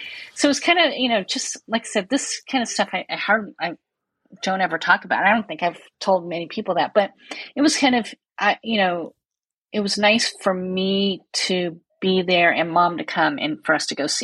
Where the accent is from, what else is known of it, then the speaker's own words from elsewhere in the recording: San Leandro, California, United States; now in Danville, United States; I was here in San Leandro, which is not too far from where I reside now in Danville. It's about a half an hour away.